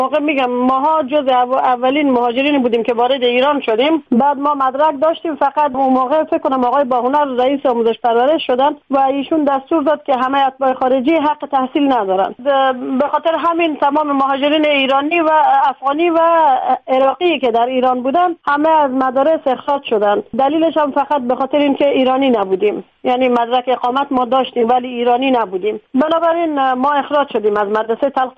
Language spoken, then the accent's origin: Persian; Afghanistan